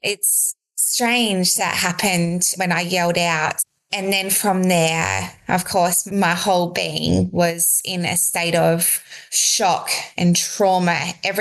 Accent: South Australia, Australia; I grew up in South Australia. I was a farm girl, and we do have a very close family.

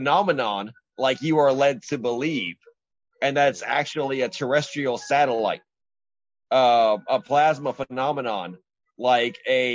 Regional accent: Texas, United States; Now, as a Texan, I'm more willing to believe in something like

